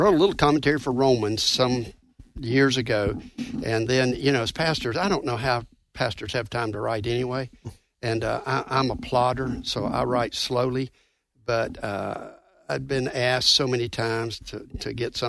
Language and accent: English; Georgia, United States; also born or lived in Florida; I was born in Florida, grew up in Georgia.